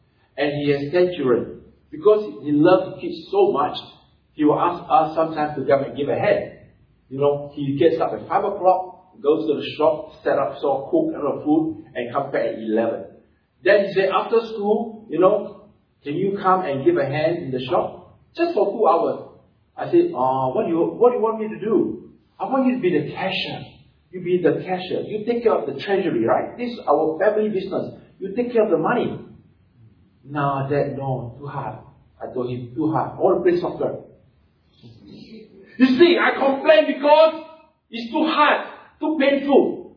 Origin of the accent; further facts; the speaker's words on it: Singapore; I come from Singapore, right? Again, I have Malaysian and Singapore heritage. Okay, heritage. Okay, I married a Singaporean woman, so I end up have a bit of Singapore.